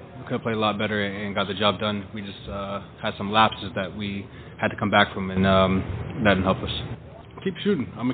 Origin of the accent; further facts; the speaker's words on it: Kitchener, Ontario, Canada; from my hometown, especially a small place called Kitchener